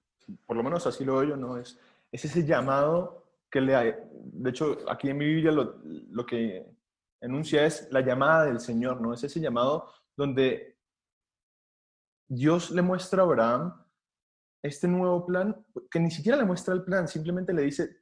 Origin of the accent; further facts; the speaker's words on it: Venezuela; now in Mexico; si mi acento se confunde mucho, ¿no? Porque entre venezolano que vivía en la frontera, que ahora estoy en México con un montón de mexicanos, pues me cuesta un poquito.